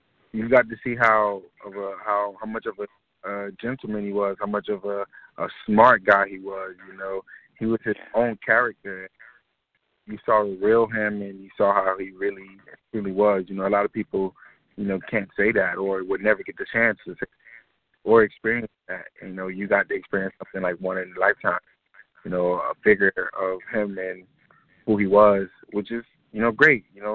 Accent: Bahamas; And I'm from the Bahamas as well. So, you know, all Bahamian men can cook. That's just how it goes if you're from the island.

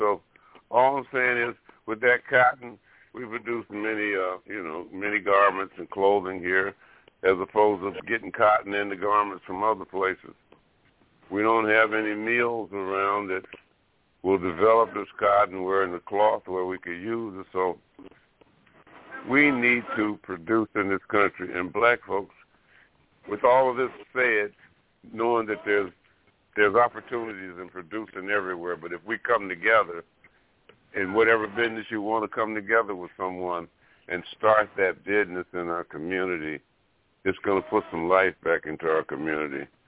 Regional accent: Fairhope, Alabama, United States; my home state, Alabama. Matter of fact, right where I come from, a place called Fairhope, Alabama, they produce cotton right there

